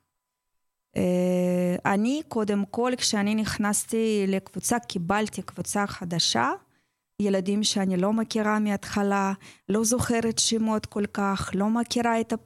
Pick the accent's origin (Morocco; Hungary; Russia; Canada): Russia; Moscow; now in Israel; עליתי לארץ לפני 8 שנים ממוסקבה, מרוסיה.